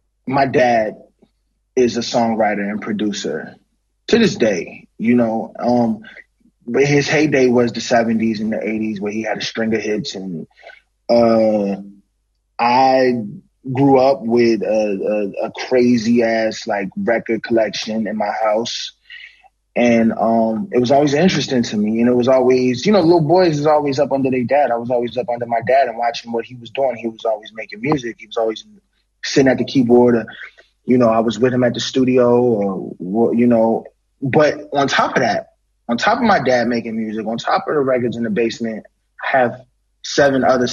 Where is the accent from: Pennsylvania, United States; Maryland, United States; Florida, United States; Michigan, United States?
Pennsylvania, United States; Philadelphia; I grew up in Philly.